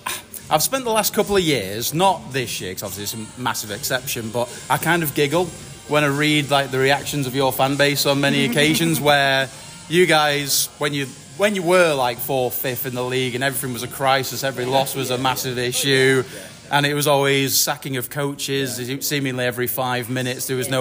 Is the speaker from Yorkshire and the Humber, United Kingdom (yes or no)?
no; Manchester, North West England, United Kingdom; as growing up in Manchester... didn't like the Steelers very much.